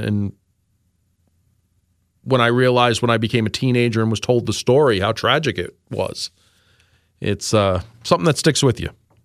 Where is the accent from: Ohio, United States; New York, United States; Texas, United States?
New York, United States; Astoria; There was I had a neighbor where I grew up in Astoria, Queens, and the father and brother died, and I knew the mother well, and I knew the younger brother that I grew up